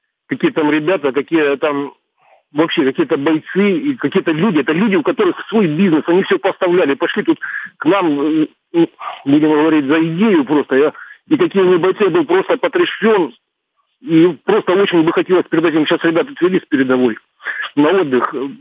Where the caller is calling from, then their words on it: Donetsk Oblast, Ukraine; Я из Донецкой области звоню вам.